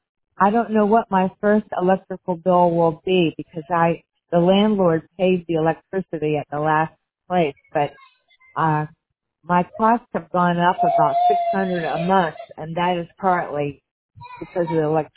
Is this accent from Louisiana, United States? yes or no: yes; Louisiana, United States; born there; I was born in Louisiana.